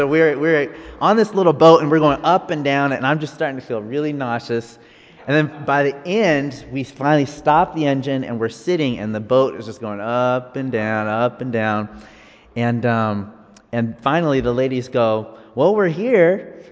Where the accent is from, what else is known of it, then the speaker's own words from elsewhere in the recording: San Diego, California, United States; I grew up in San Diego and part of my childhood, and I love the beach.